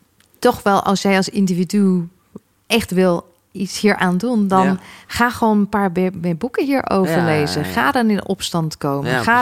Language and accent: Dutch; England, United Kingdom; Dus ik ben in Engeland geboren en opgegroeid.